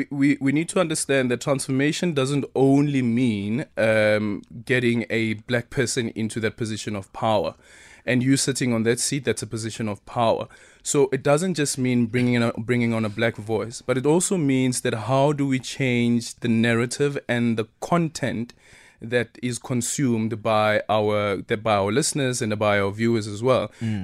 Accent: South Africa

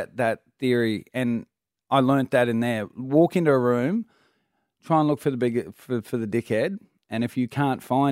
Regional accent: Australia; And being an Australian, I got a little bit of a break if I didn't understand the rules. The accent cut me a few breaks.

